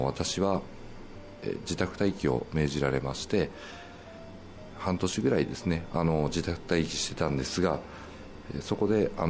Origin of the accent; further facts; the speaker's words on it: Minamisoma, Fukushima, Japan; 私は南相馬市で育ちまして、浪江町のホンダのディーラーに入社しました。約10年間整備士として勤務していまして、大熊町に住んで